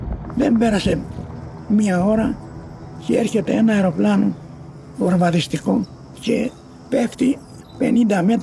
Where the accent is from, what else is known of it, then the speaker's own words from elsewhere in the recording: Mesiria, Crete, Greece; born there; γεννήθηκα στα Μεσίρια.